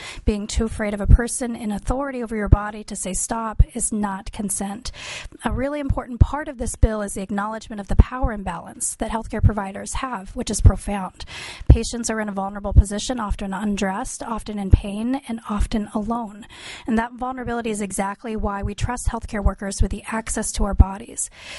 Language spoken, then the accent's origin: English; Chitina, Alaska, United States; now in Juneau, United States; I'm a resident here in Juneau. my family's from Agegeg Village. I was raised in Chitna. I've been living here in Juneau for 13 years now.